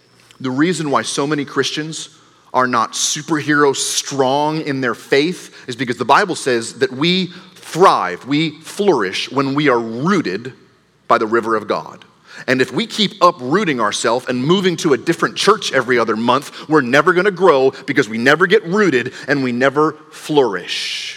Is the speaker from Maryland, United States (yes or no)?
yes; Maryland, United States; If you're visiting this morning, I'm originally from Maryland.